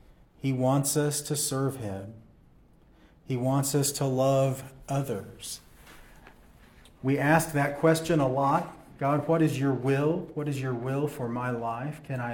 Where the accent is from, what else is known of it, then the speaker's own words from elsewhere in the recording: Waldport, Oregon, United States; If that means being a missionary right here in my hometown of Waldport, that's fine.